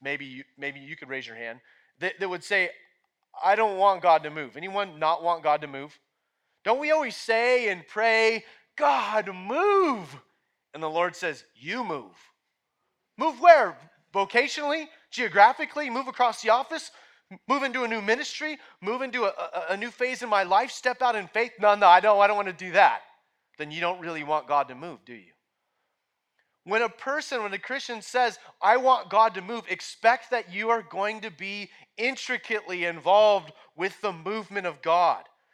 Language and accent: English; Oregon, United States; accent: Southern Oregon; I guess my Southern Oregon accent was getting in the way.